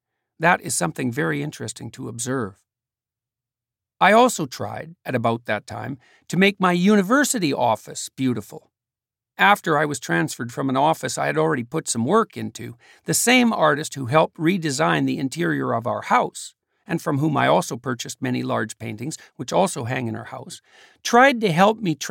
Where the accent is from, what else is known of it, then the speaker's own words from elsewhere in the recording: Western Canada, Canada; reminiscent of where I grew up in Western Canada.